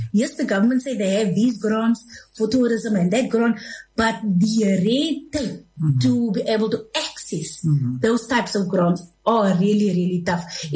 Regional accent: Cape Town, Western Cape, South Africa; so I'm originally from the Cape Flats

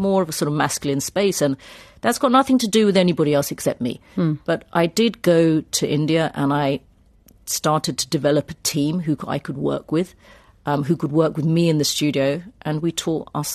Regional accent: United Kingdom; I'm a British Indian. I'm not English, but I'm British.

